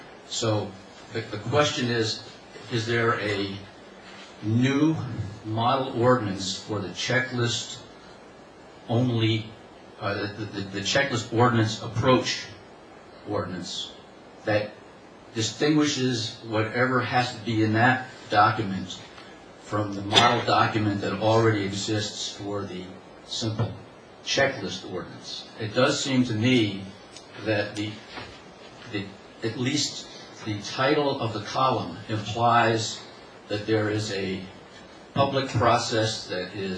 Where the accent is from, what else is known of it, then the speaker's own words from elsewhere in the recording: Tewksbury Township, New Jersey, United States; I'm from Tewksbury Township.